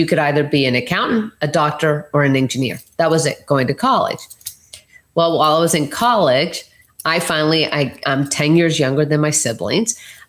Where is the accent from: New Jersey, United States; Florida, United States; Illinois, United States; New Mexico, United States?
Florida, United States; Lakeland; My hometown is Lakeland, Florida, in Polk County.